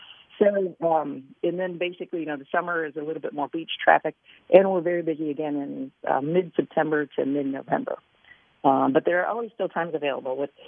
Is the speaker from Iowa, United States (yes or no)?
yes; Iowa, United States; I'm actually originally from Iowa, so anything in that area, to me, is absolutely perfect.